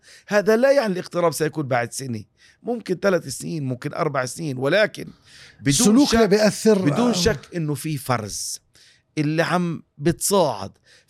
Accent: Palestine; شعبنا الفلسطيني بطل يا رجل

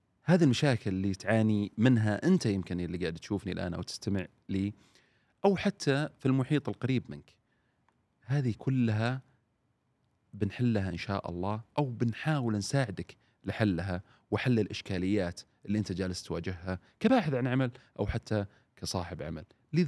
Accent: Saudi Arabia; من غيرنا نحن كسعوديين يستطيع عمل هذا الشيء

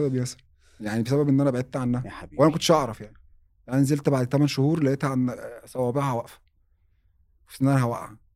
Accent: Alexandria, Alexandria Governorate, Egypt; moved away as an adult; now in Riyadh, Saudi Arabia; حتى ساعتها الشركه كانت حاجزه لي على القاهره مع ان انا من اسكندريه

